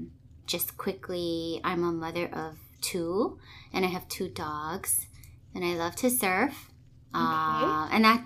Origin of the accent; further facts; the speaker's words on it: Hawaii, United States; So, local girl, born and raised in Hawaii.